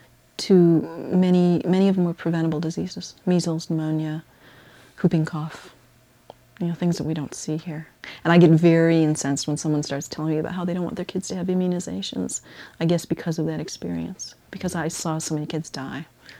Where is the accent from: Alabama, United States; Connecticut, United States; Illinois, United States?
Illinois, United States; Blue Island; born there; I was born in Blue Island, Illinois, suburb of Chicago.